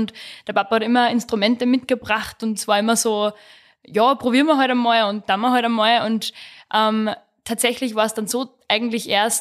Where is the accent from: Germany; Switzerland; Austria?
Austria; Rechberg, Upper Austria; Ich komme aus Rechberg im Müllviertel. Im Müllviertel da in der Nähe von Perg. Bin am Land aufgewachsen